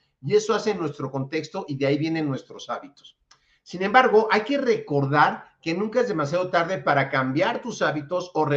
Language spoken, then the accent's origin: Spanish; Mexico City, Mexico; de la Ciudad de México, de la Asociación Mexicana de Educación Deportiva.